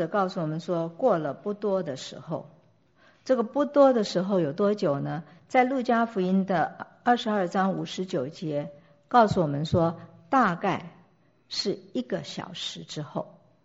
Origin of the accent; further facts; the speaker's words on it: China; 我们从中国来的